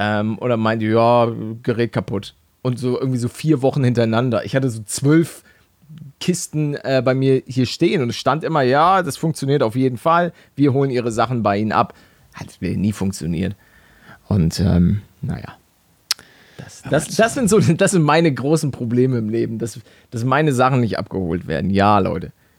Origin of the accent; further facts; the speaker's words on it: Germany; now in Miami, United States; Ich komme aus Deutschland